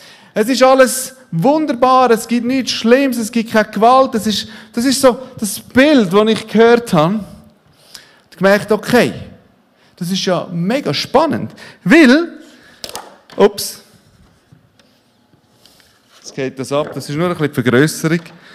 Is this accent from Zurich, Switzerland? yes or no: yes; Zurich, Switzerland; Ich bin im Zürich-Oberland aufgewachsen.